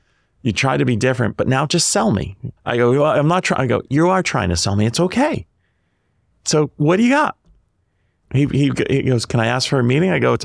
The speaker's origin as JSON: {"language": "English", "region": "Connecticut", "country": "United States", "tie": "born or raised there", "said": "growing up in Connecticut, 40 minutes from New York City."}